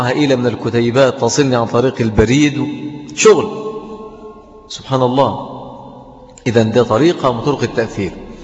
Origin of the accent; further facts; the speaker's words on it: Mansoura, Dakahlia, Egypt; يعني عندنا في المنصورة تحت هذا الاسم في مسجدين